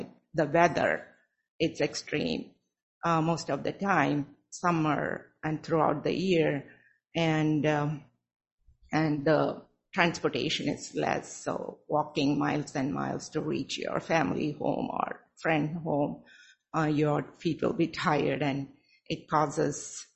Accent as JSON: {"language": "English", "region": "South India", "country": "India", "said": "Coming from India, in certain part of India, especially I'm from South India, the southernmost part of India"}